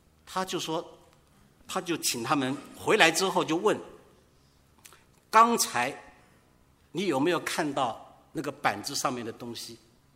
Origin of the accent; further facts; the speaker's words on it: China; 我们中国人有时候常常说人死如灯灭，什么都没有了